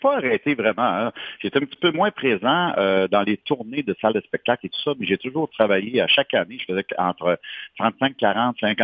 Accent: Quebec City, Quebec, Canada; Moi, je viens de Québec.

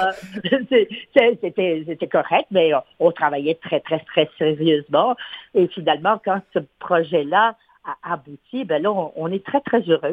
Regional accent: Quebec, Canada; Pas juste nous, en tant que Québécois.

